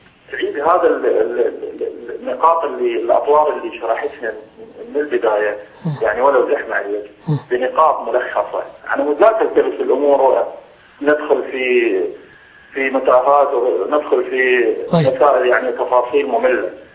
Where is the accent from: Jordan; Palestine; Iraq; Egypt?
Iraq; طبعا إحنا من العراق، تعرفون إحنا العراق أهل السنة عانوا ما عانوا من التشيع السطوي الإيراني